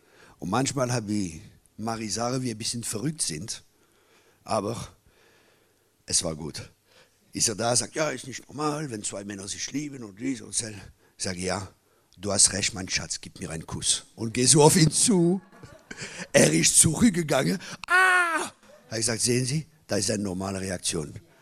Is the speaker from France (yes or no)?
yes; France; German is a second language; Ich bin Franzose.